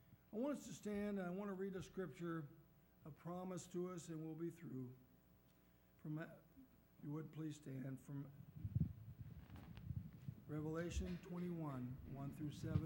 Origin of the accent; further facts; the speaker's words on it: Ohio, United States; I'm from Ohio.